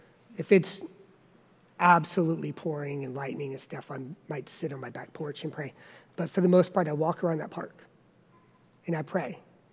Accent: the South, United States; I'm from the South.

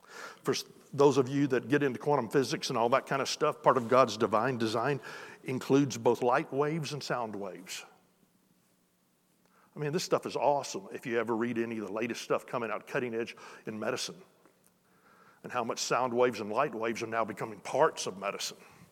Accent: Texas, United States; I'm a Texan. I mean, I'm a Texan at heart, Texan by birth, Texan, you know.

